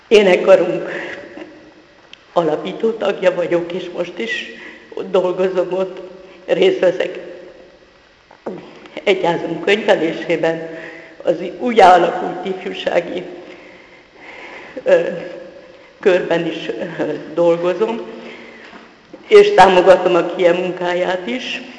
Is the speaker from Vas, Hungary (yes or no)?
no; Soroksár, Budapest, Hungary; 1955-ben születtem, és azóta több mint 62 éve itt élek Soroksáron.